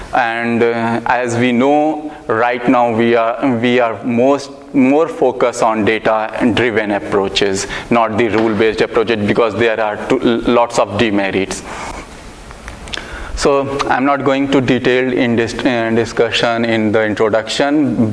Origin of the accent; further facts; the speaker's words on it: India; first language Bhojpuri; English is a second language; because Bhojpuri is my native language, and there is no work for Bhojpuri.